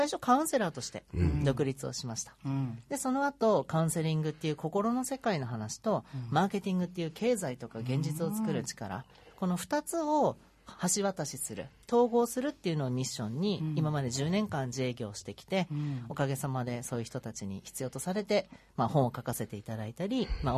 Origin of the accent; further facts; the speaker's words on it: Yamaguchi, Japan; born there; moved away as an adult; now in Tokyo, Japan; 1986年に山口県という田舎で生まれまして、うん、18歳の時に英語の先生になりたくて、上京してきました